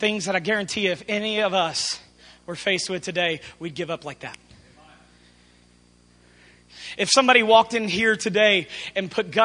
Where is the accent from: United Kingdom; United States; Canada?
United States; As an American, if the conditions aren't right, I don't go back.